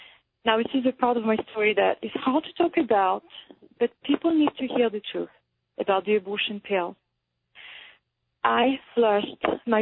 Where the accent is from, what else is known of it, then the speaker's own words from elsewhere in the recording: France; English is a second language; I grew up in a country that accept abortion as a part of women's life. It's not something that was open for debate when I was growing up in France.